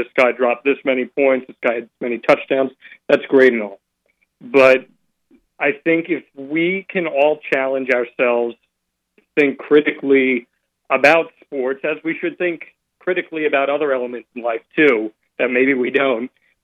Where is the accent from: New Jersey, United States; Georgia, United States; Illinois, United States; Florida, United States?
New Jersey, United States; also born or lived in Connecticut; now in Maine, United States; I grew up in New Jersey. I lived in Connecticut. I worked in New York City.